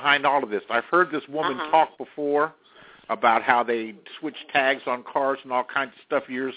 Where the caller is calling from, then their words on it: San Francisco, California, United States; I'm calling from the San Francisco Bay Area.